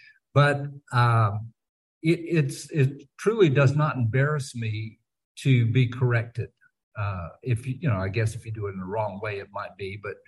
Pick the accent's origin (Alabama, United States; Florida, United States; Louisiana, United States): Alabama, United States; born there; also born or lived in New Zealand / Fiji / North Dakota / Arkansas; I was born in Alabama, but I lived in New Zealand and Fiji and North Dakota and Arkansas.